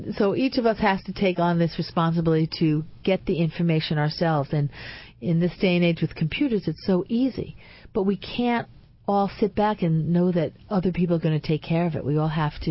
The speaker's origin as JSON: {"language": "English", "region": "New York", "country": "United States", "said": "As a New Yorker, I know Senator Gillibrand's office"}